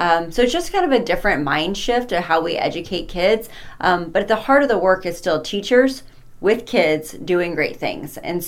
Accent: Salisbury, Missouri, United States; So I grew up in Salisbury, Missouri.

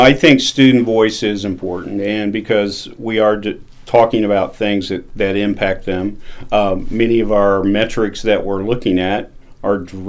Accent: Mexico; moved away; And that is one thing growing up in Mexico when I did, I never felt when I went out that I wasn't prepared for whatever the world was throwing at me.

